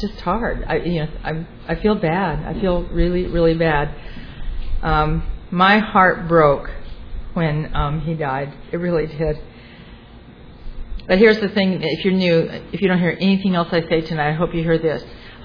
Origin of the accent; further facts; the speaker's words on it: Newport Beach, California, United States; I grew up in Newport Beach and I was drinking at beach parties